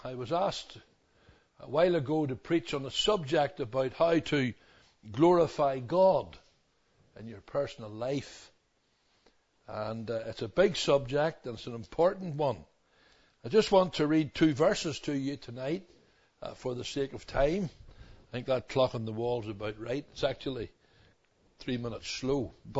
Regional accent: Belfast, Northern Ireland, United Kingdom; when I was growing up in Belfast, in North Belfast, right through my, almost through all of my teenage years

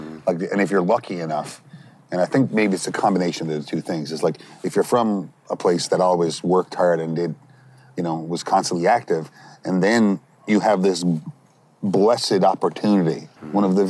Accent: Petty Harbour, Newfoundland and Labrador, Canada; Being, if I could say one word about growing up in Petit Harbour when I was a kid, was busy.

